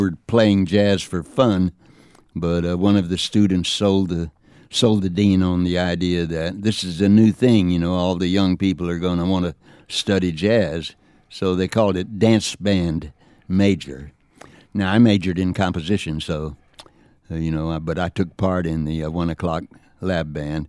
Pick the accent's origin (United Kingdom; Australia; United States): United States; Amarillo, Texas; I met two guys in the Air Force right after I got out of the Army in my hometown of Amarillo where my parents were.